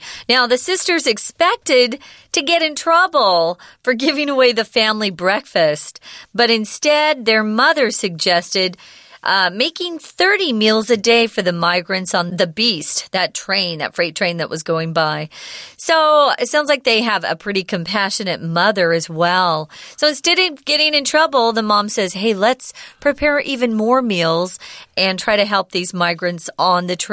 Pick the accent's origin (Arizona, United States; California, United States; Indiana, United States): Arizona, United States; Now, I haven't been there yet myself, even though my hometown is in Arizona. It's a state that's right next to Mexico.